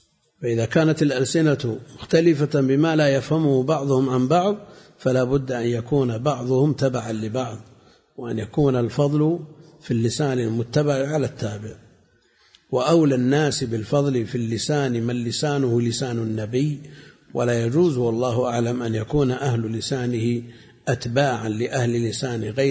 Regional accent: Najd, Saudi Arabia; تأثر عندنا في نجد كثير، بعض الألفاظ ننطقها موجودة في لغاتهم.

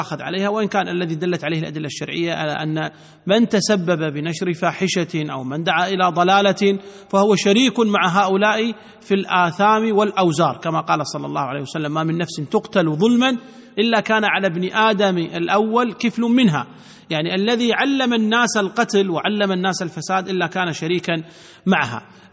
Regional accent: Kuwait; حتى في النظام الأمني عندنا في الكويت

